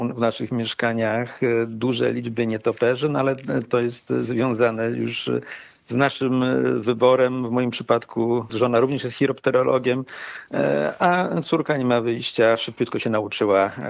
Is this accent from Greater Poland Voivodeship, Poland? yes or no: yes; Poznań, Greater Poland Voivodeship, Poland; Ja jestem z Poznania.